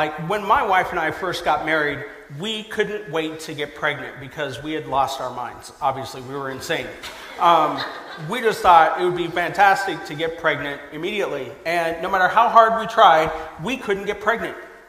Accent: Kansas City, Missouri, United States; now in Los Angeles, United States; I'm originally from Kansas City, home of the greatest NFL team in the nation.

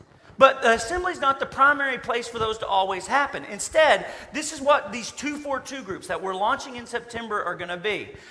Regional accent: the South, United States; I grew up in the Bible Belt too. It is just part of the culture, part of the air that we breathe.

